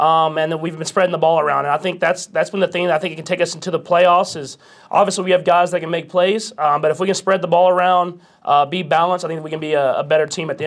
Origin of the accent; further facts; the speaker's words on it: Texas, United States; now in Kansas City, United States; I'm a Texan and a Kansas Cityan for sure. I mean, I'm building a house here.